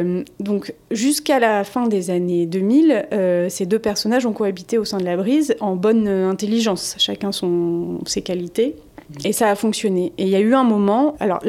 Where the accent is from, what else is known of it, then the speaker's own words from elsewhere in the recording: France; surtout chez nous, en France, aujourd'hui.